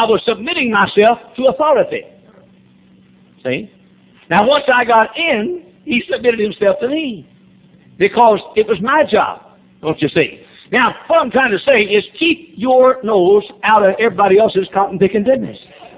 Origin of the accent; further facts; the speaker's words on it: the South, United States; I'm sorry, I'm a Southerner.